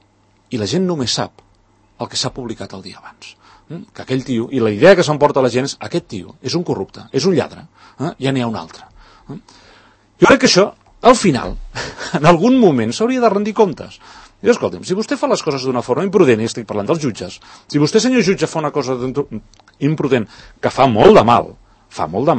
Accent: Catalonia, Spain

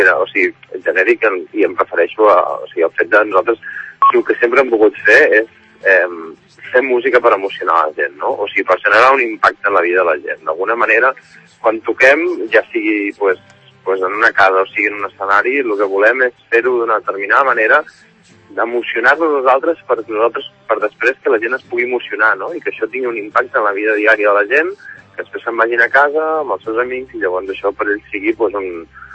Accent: Barcelona, Catalonia, Spain; De poder anar per fora de Barcelona, que nosaltres som de Barcelona

